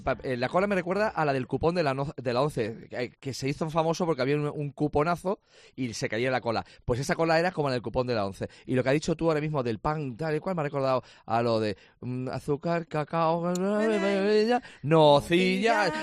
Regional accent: Extremadura, Spain; que es Extremadura, que somos extremeños

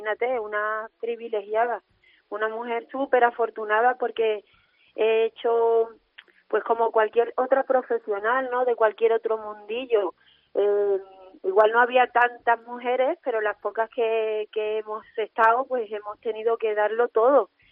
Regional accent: Andalusia, Spain; yo me considero una mujer andaluza. A mí me ha criado mi mamá, mi madre es gitana.

